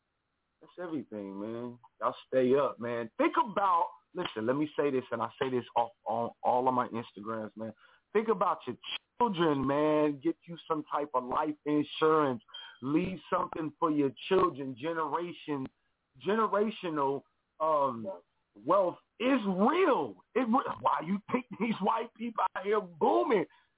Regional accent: Kansas City, Missouri, United States; But without Kansas City, without my hometown, I wouldn't be who I am today.

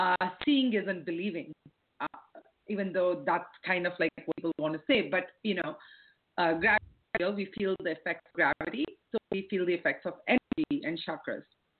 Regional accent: India; I'm Indian. So it is very much intrinsic to the culture.

